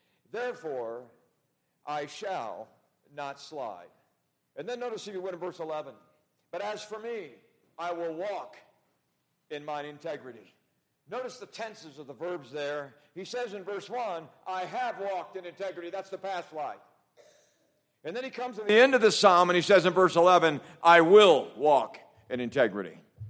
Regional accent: Montana, United States; I was raised in Montana for 30 years.

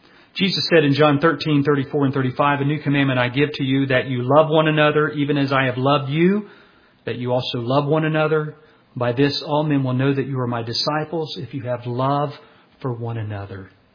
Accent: Bible Belt, United States; Now, you and I, we're from the Bible Belt.

